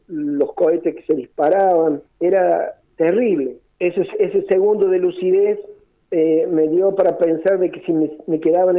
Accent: Villa Mercedes, San Luis, Argentina; also born or lived in Reconquista; a pesar de que soy de aquí de Villa Mercedes, nacido en este lugar, en esta queridísima provincia de San Luis, fui trasladado a Reconquista en el año 82

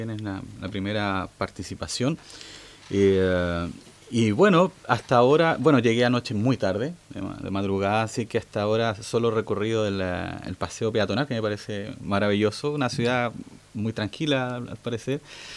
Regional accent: Santiago, Santiago Metropolitan Region, Chile; de Chile, de Santiago

